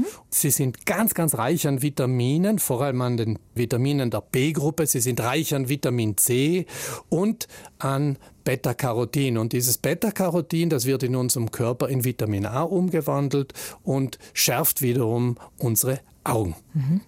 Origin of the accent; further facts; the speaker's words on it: Trentino-Alto Adige, Italy; Das ist ja bei uns in Südtirol so üblich